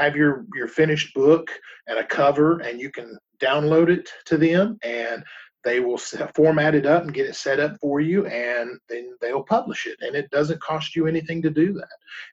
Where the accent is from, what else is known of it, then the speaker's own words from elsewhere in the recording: the South, United States; I'm from the South, and we first came up here, and they said Squirrel Fest.